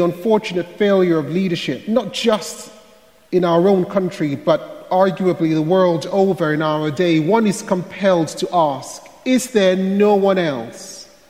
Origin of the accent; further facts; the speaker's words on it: Nigeria; I myself, as a young boy growing up in Nigeria, questioned the meaning of my life for a long time.